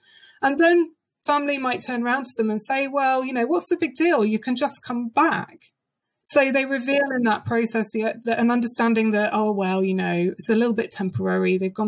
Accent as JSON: {"language": "English", "country": "United Kingdom", "moved": "yes", "said": "if me as a British passport holder with full British nationality finds myself without a right to vote because I no longer live in that country?"}